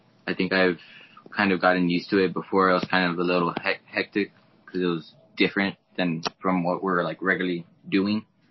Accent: San Antonio, Texas, United States; I'm from San Antonio, Texas. I'm in the ninth grade.

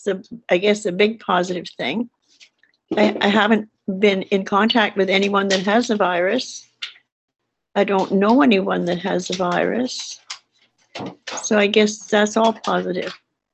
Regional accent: Canada; born there; I'm 86 years old. And my race, I was born in Canada, but my parents, both from England, British.

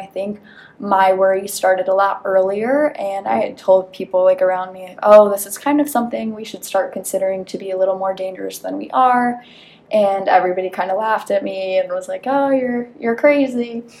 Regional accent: Hebron, Connecticut, United States; also born or lived in Shanghai, China; I am originally from Hebron, Connecticut, and I lived in Shanghai for 2.5 years and spent the majority of the COVID-19 pandemic in Jupiter, Florida.

